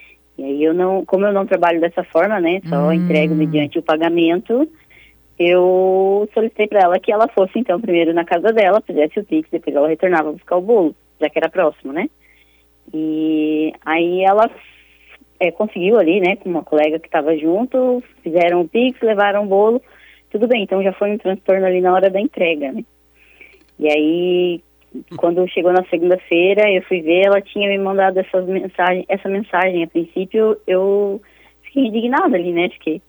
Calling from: Joinville, Santa Catarina, Brazil; Eu estou aqui de Joinville, Santa Catarina.

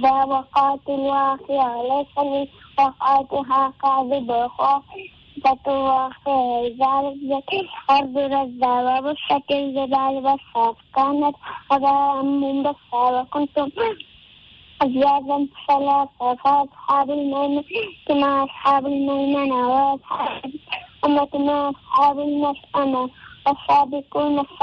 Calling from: Azadville, Gauteng, South Africa; Azadville

